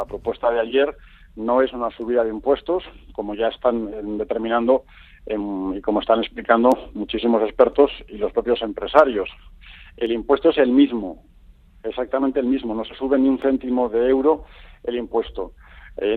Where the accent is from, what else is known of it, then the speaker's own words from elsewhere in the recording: Basque Country, Spain; por ejemplo, en mi tierra, en Álava